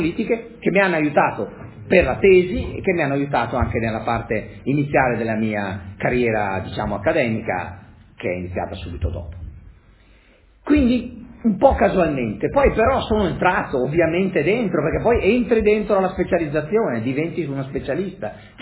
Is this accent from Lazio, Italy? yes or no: no; Brixen, Trentino-Alto Adige, Italy; avendo vissuto da bambino in Alto Adige, a Bressanone, i miei genitori molto intelligenti, negli anni 50, quando allora era del tutto inusuale, mandarono prima me e poi mia sorella sia all'asilo che alle elementari tedesche